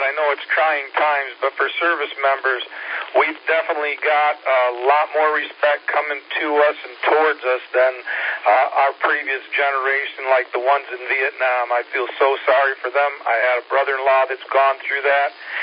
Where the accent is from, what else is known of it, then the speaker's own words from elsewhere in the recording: Syracuse, New York, United States; now in Seneca, United States; Well, I'm a Yankee myself, originally from Syracuse, New York. And a long story that got me down here, down south.